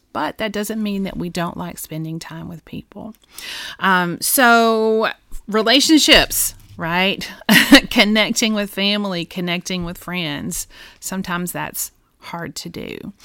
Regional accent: Georgia, United States; I'm a Southern girl. I'm from Georgia. And I know, you know, the importance of family in our area.

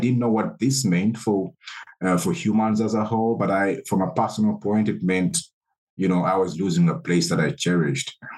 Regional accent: Kampala, Central Region, Uganda; So I was born and raised in the East African country of Uganda, the beautiful city of Kampala.

